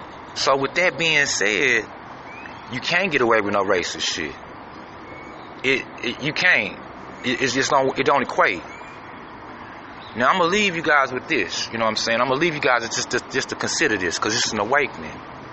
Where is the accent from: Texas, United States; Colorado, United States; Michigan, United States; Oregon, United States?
Texas, United States; as a Texan, as an American, quite frankly, we're smarter than that.